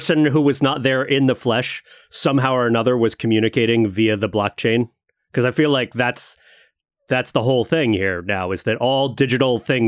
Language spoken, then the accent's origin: English; Florida, United States; because I'm from the Alabama part of Florida, since Florida is really three states.